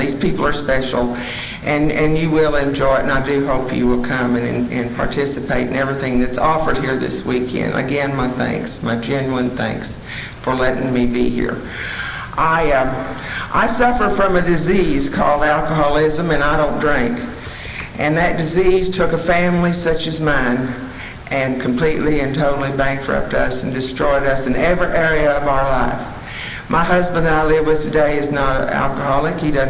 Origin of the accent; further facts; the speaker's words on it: Mounds, Oklahoma, United States; I'm from Mounds, Oklahoma.